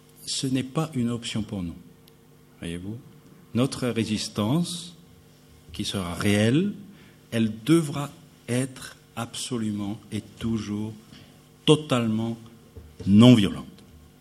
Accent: France; Chez nous, en France, cette tentation n'existe pas.

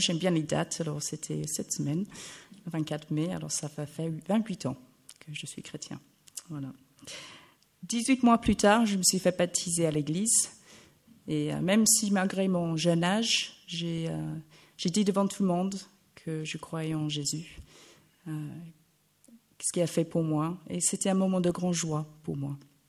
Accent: England, United Kingdom; French is a second language; now in France; je pense que vous avez tout compris. J'ai 38 ans, je viens d'Angleterre

